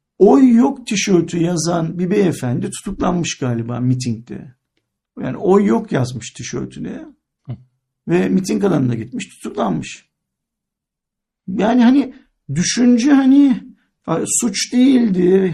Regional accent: Istanbul, Turkey; Ben şahsen bir İstanbullu olarak o ağaçların yerinde durmalarından çok mutluyum.

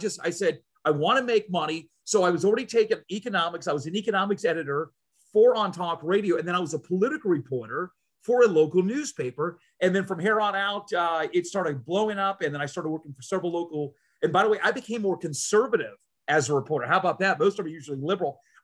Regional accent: Florida, United States; I'm born and raised in Florida.

